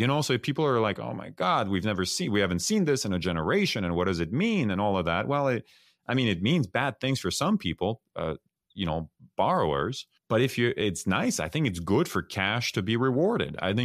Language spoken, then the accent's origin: English; Paris, Île-de-France, France; born there; English is a second language; I'm French. I was born in Paris. So I think a lot about Europe.